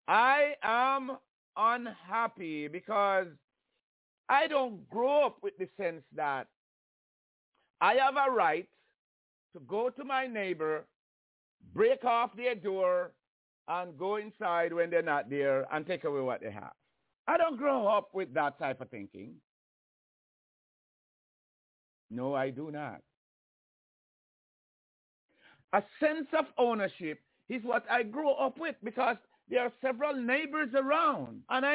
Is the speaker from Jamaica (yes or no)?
yes; Jamaica; Growing up in Jamaica, you can say we're coming from like 400 years of slavery